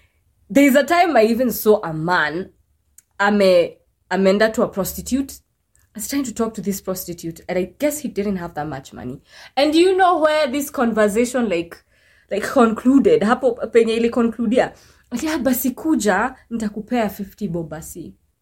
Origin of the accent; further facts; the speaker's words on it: Nakuru, Nakuru County, Kenya; I'm from Nakuru, so there's, like, a street where, like, the, like, prostitutes stand